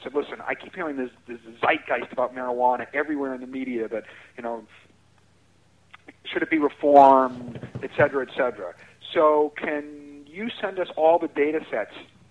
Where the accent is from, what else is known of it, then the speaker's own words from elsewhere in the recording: Massachusetts, United States; In my home state of Massachusetts, there's a legalization bill